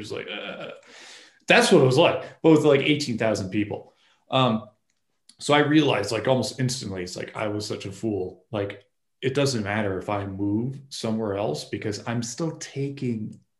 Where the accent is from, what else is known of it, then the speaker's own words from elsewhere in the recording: Massachusetts, United States; moved away as an adult; Well, I was originally from Massachusetts on the East Coast of the US. And pretty much as soon as I became an adult, I moved over to Colorado to the mountains.